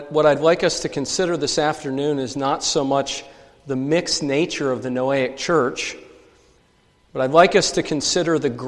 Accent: United States; I don't know about you, but as I've grown up as an American, almost the opposite has been encouraged.

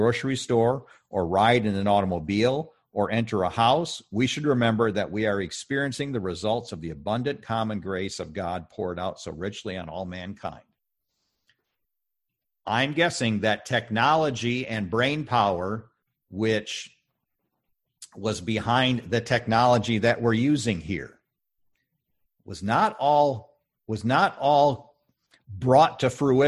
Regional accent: Alpena, Michigan, United States; I grew up in Alpena, Michigan. If you're looking at Michigan, Alpena's here. I grew up and went to college in Kalamazoo, which is down here 300 miles away.

